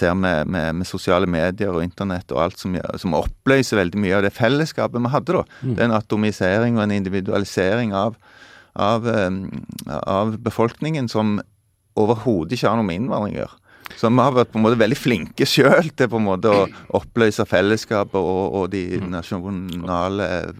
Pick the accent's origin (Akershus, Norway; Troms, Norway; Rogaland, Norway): Rogaland, Norway; Sandnes; Jeg vokste opp i Sandnes